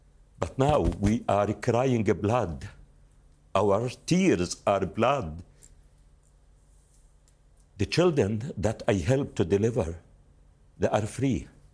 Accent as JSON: {"language": "English", "town": "Jabalia", "region": "Gaza Strip", "country": "Palestine", "said": "My life as a Palestinian refugee, because I was born as a re"}